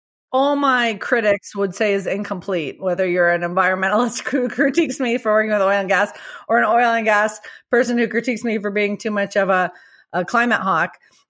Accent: Tucson, Arizona, United States; Sure. I grew up in Tucson, Arizona. People think of Tucson one way today, but when I grew up there, I grew up at a high school with a 50% graduation rate

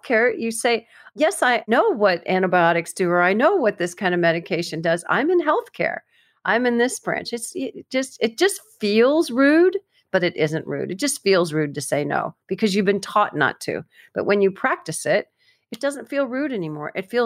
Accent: Florida, United States; it's funny because I'm from Florida, and I was in Nashville

